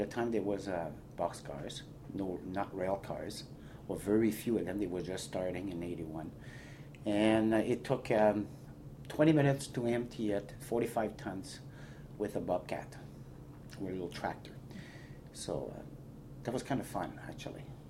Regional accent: Quebec City, Quebec, Canada; first language French; English is a second language; moved away as an adult; also born or lived in Saint-Hyacinthe; I was born in Saint-Hyacinthe, Quebec, in Quebec province, 30 kilometers outside of Montreal. And I live most of my life in Quebec City, though. And at the age of 19 years old, I decided to go out west and learn English.

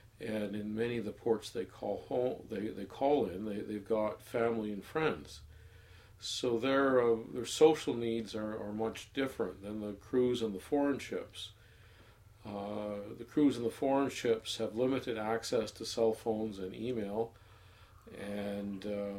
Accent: St. Catharines, Ontario, Canada; born there; I was born in St. Catharines on the 25th of February, 1961.

